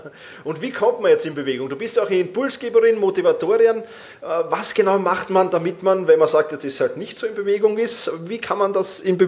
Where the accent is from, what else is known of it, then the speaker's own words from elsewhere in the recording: Vienna, Austria; wir kommen beide aus Wien